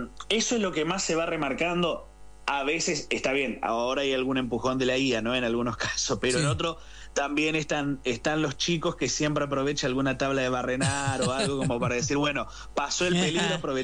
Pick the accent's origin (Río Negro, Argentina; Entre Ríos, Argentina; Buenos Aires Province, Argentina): Buenos Aires Province, Argentina; Miramar; si bien estamos en Mar del Plata, laburamos en Mar del Plata, yo soy de Miramar